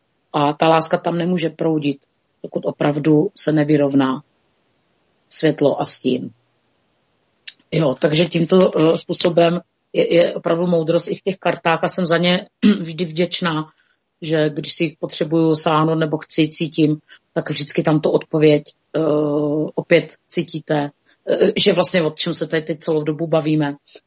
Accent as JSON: {"language": "Czech", "region": "Moravia", "country": "Czechia", "said": "my jsme Moraváci, že jo"}